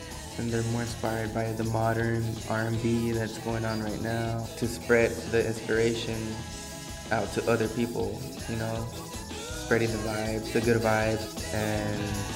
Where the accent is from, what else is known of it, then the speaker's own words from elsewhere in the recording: Los Angeles, California, United States; I'm from the South Central, and the Watts area. I grew up on 68th and Compton.